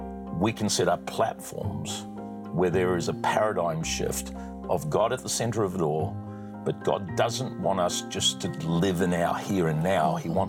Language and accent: English; New Zealand; born there; I'm a New Zealander by birth